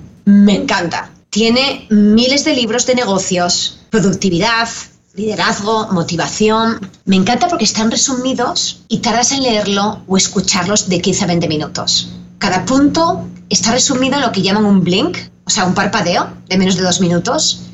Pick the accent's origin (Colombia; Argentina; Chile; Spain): Spain; now in United States; cuando vine por primera vez de España, cuando me preguntaban, fui directamente a Michigan, ¿vale? Entonces cuando me preguntaban, ¿eres latina? Yo decía, no, yo soy española